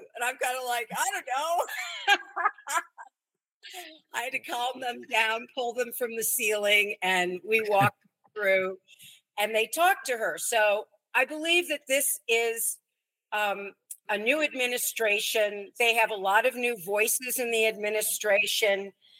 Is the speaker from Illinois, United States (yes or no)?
yes; Chicago, Illinois, United States; I love Chicago. I grew up in Chicago.